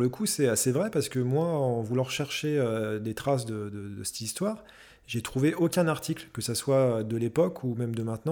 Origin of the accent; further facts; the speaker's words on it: Île-de-France, France; nous on est deux amis d'enfance, on a grandi dans l'Essonne tous les deux, on a fait notre scolarité là-bas, de la maternelle à la fac.